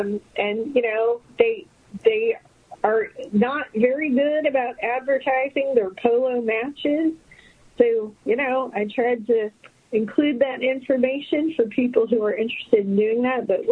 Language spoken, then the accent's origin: English; Midwest, United States; I had never been to polo. I grew up in the Midwest, so that wasn't something that was part of my life.